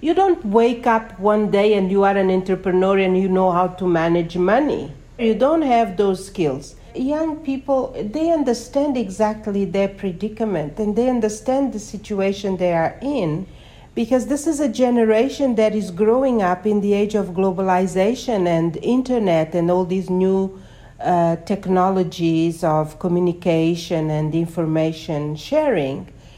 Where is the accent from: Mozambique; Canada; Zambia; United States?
Mozambique; Yeah, and I am originally from Mozambique as well.